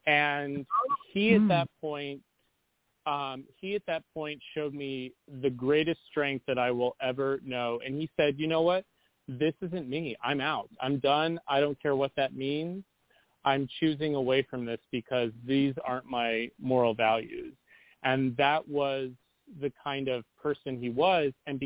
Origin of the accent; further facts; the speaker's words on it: Charlotte, North Carolina, United States; You know, it's Charlotte's a pretty major metropolitan city in the Southeast. So I did get a very urban upbringing.